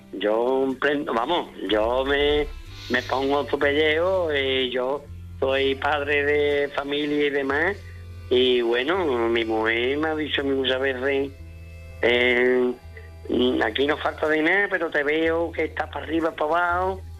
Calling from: Chiclana de la Frontera, Andalusia, Spain; soy de Chiclana, vamos, de Cádiz.

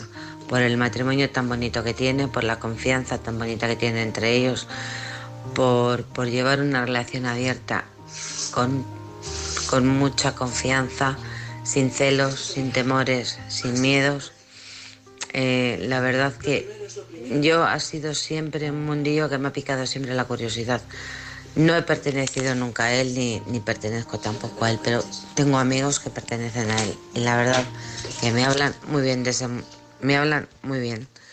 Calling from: Alcorcón, Community of Madrid, Spain; de Alcorcón

